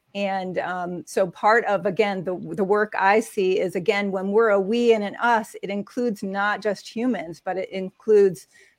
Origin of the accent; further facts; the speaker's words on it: United States; I realize I'm an American, which I think are probably some of the most individualized people in the world.